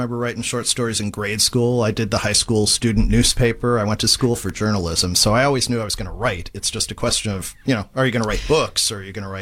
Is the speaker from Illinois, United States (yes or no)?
yes; Tinley Park, Illinois, United States; And I just happen to have grown up near it. I grew up in Tinley Park.